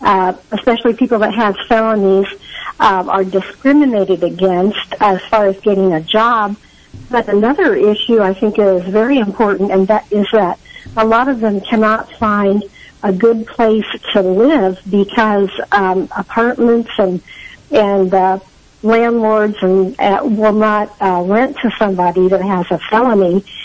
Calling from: Kansas City, Missouri, United States; I'm calling from Midtown, Kansas City.

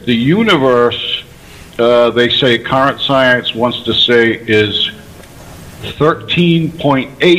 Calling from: Boston, Massachusetts, United States; I'm calling from Boston.

